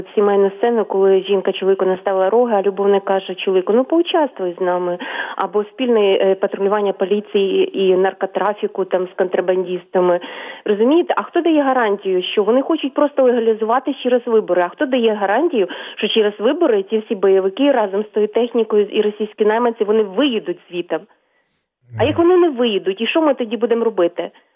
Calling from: Kyiv, Ukraine; Доброго дня, Київ

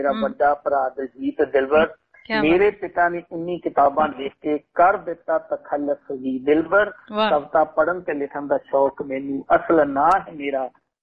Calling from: Seattle, Washington, United States; ਮੈਂ ਇਸ ਵਕਤ ਸਰਕਾਰੀ ਤੌਰ ਤੇ ਵਾਸ਼ਿੰਗਟਨ ਸਟੇਟ ਦਾ ਇੱਕ ਛੋਟਾ ਜਿਹਾ ਕਸਬਾ ਹੈ ਸਿਆਟਲ

